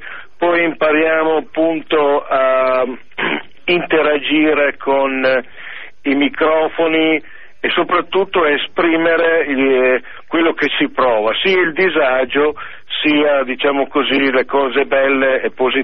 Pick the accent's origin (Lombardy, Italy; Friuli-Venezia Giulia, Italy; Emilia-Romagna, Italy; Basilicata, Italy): Lombardy, Italy; Suzzara; al mio paese, che è Suzzara, appunto, in provincia di Mantova